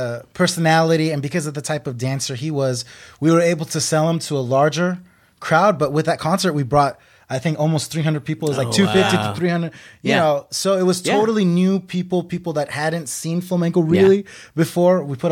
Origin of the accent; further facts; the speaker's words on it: Fresno, California, United States; I remember meeting a guy in Texas that thought the same thing. Like, he was like, heard I was from Fresno, and he, whoa, you're from Fresno.